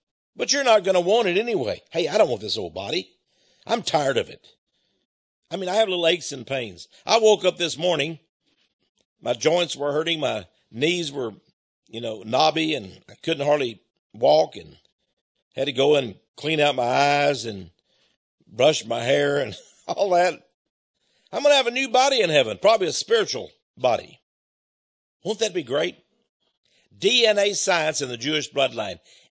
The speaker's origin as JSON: {"language": "English", "region": "Scotland", "country": "United Kingdom", "said": "The fact is, I'm Scottish. At least that's what they tell me now."}